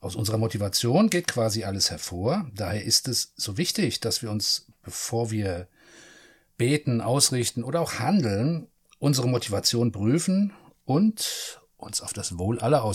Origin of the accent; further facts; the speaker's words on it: Frankfurt, Hesse, Germany; Ich bin ja Frankfurter.